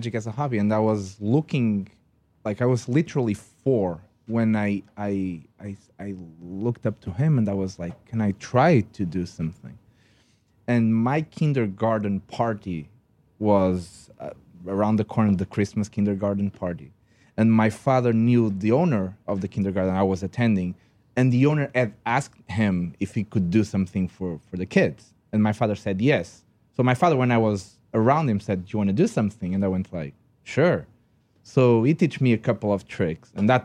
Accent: Portugal; English is a second language; Yes, I'm Portuguese. By the way, if you didn't notice that I don't speak English correctly, I'm Portuguese.

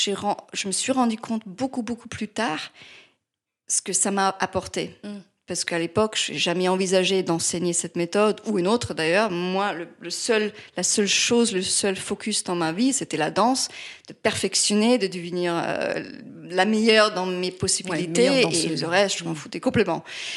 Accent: Vienna, Austria; French is a second language; also born or lived in New York; now in Paris, France; En fait, j'étais à New York pendant 13 ans. J'ai grandi à Vienne, Autriche, je suis viennoise, et c'est là où j'ai commencé ma carrière ou mon entraînement de danseuse, d'abord classique et aussi comédie musicale.

